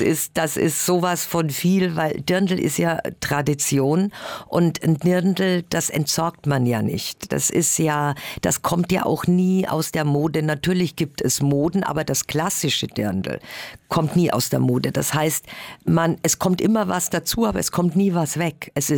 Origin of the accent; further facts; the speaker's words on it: Munich, Bavaria, Germany; born there; now in Berlin, Germany; wenn ich mal aus München, aus meinem Geburtsort wegziehen sollte, dann ist es Berlin. Und so ist es passiert.